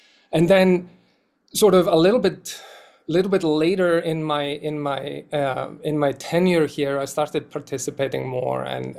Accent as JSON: {"language": "English", "country": "Iceland", "tie": "born or raised there", "also_born_or_lived": "Toronto, Canada", "moved": "as an adult", "lives_now": "San Francisco, United States", "said": "So my sort of my background is that I born and raised in Iceland, and then spent some time in Toronto, Canada, before then moving to San Francisco in 2016"}